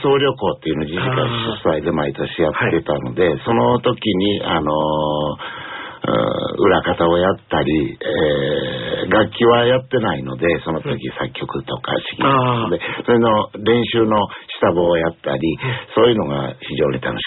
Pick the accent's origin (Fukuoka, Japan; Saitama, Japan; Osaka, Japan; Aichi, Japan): Osaka, Japan; いや、私は大阪の阿倍野区の出身です。